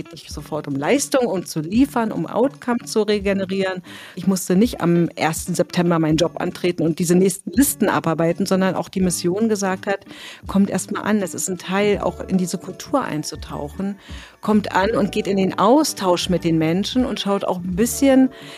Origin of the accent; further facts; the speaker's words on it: Berlin, Germany; ich bin ja eigentlich Berlinerin